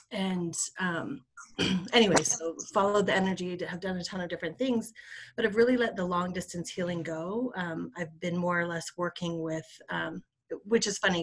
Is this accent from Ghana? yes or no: no; Salt Lake City, Utah, United States; I'm from Salt Lake City, Utah.